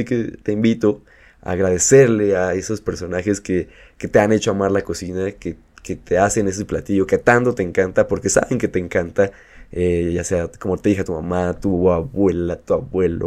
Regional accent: Mexico; el valor de lo que podemos hacer como mexicanos al momento de hacer un platillo

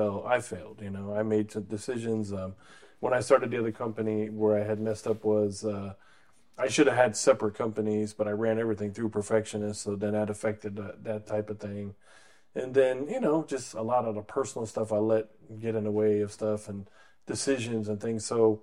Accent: North Carolina, United States; And then she wanted to get to America, so I got adopted, and then came to America. I grew up in North Carolina.

